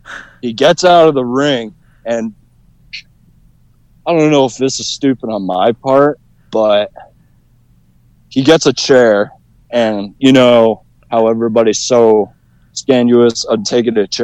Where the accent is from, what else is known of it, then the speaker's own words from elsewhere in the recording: Muscatine, Iowa, United States; we started booking in my hometown in Muscatine.